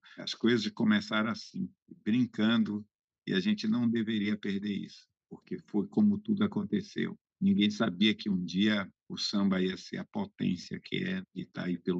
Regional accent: Gamboa, Brazil; born there; nasci aqui na Gamboa, uma comunidade boa

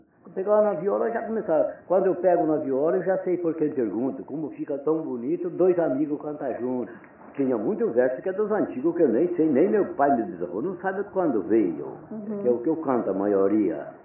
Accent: Rio dos Patos, Brazil; born there; Nasci em Rio dos Patos, já no Rio dos Patos, eu já tocava viola.

